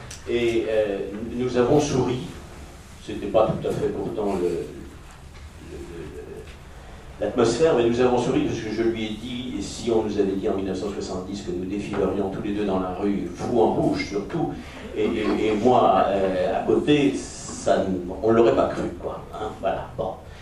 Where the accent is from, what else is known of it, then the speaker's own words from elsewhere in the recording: Nantes, Pays de la Loire, France; il se trouve que je suis nantais, personne n'est parfait